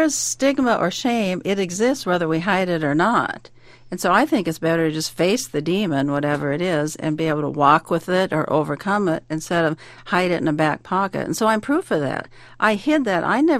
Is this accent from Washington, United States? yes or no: yes; Seattle, Washington, United States; born or raised there; moved away